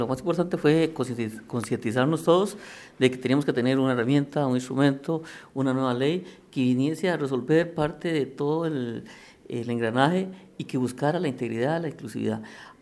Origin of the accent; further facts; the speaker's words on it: Costa Rica; somos costarricenses, democráticos, que tenemos un país verde